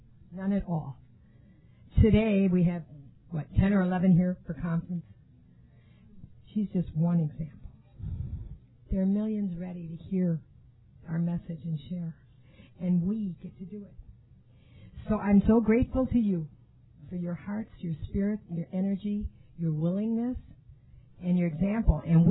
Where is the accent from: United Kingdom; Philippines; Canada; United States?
Philippines; And I'm not prejudiced to the Spanish because I'm Filipino.